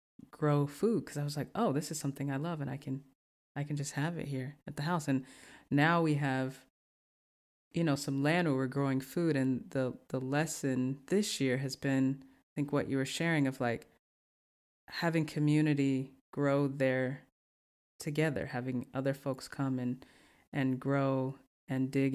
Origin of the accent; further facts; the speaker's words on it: the South, United States; because I'm from the South, mm-hmm. and I love collard greens